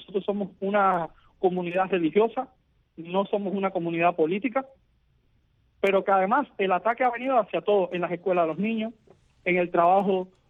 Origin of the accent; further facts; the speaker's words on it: Cuba; aquí en este país sí somos una minoría, pero además de ser una minoría también somos ciudadanos cubanos.